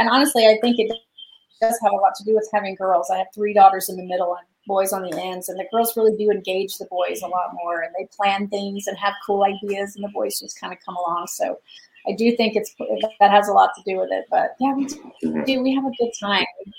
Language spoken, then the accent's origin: English; North Carolina, United States; moved away as an adult; So I grew up in the South, actually all over the South, majority of in North Carolina.